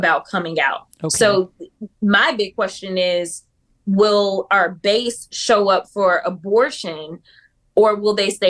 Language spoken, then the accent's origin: English; Texas, United States; especially being a Texan and a woman